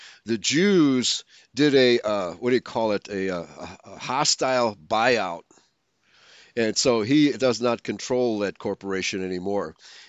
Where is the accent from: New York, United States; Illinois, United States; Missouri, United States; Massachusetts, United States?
Illinois, United States; Chicago; So now we see that in my hometown, Chicago, you know, they accuse us all of being racists, right?